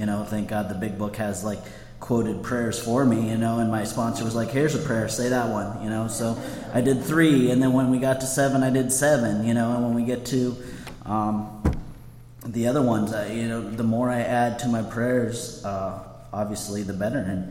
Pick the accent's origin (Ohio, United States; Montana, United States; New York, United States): Montana, United States; I always wanted to go to school in a big city, you know, because I'm from Montana.